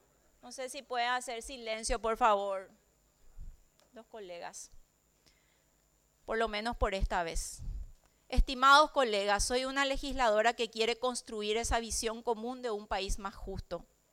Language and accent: Spanish; Paraguay; Un orgullo como madre y como paraguaya.